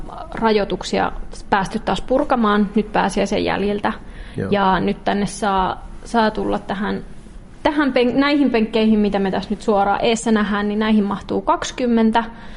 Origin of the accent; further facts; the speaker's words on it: Rovaniemi, Lapland, Finland; now in Kittilä, Finland; mie tuun Rovaniemeltä ja 2017 mie sain viran täällä nuorisotyön ohjaajana ja siitä asti mie oon Kittilässä asunut